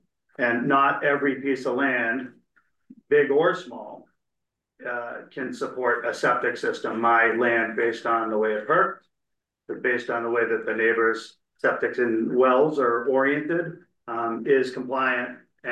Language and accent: English; Massachusetts, United States; We love Connecticut, but I am from Massachusetts. I've lived in the same town all my life